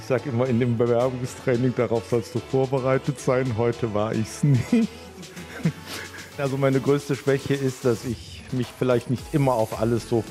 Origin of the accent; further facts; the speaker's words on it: Cologne, North Rhine-Westphalia, Germany; now in Radevormwald, Germany; geboren in Köln, dort auch aufgewachsen, seit 30 Jahren in Rade vom Wald. Ich wohne jetzt da, wo wir als Kind am Wochenende immer Urlaub gemacht haben.